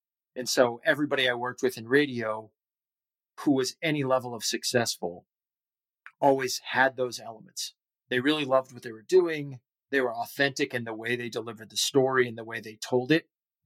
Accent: Boston, Massachusetts, United States; Growing up in the Boston area was fantastic. Like I said, born and raised here in Boston.

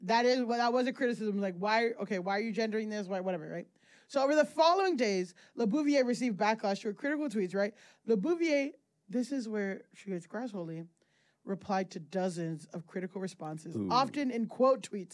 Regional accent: Florida, United States; Fun fact, I went to high school in South Florida. I grew up in South Florida.

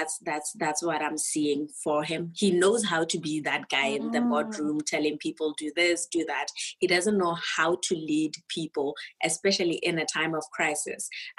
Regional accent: Botswana; I'm actually not from SA. I'm from Botswana, but I do have family in SA

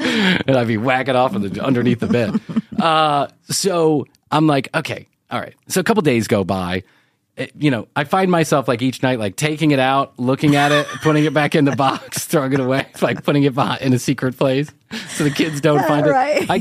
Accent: Chicago, Illinois, United States; I am an Irish boy from Chicago. I'm the shortest of all my brothers.

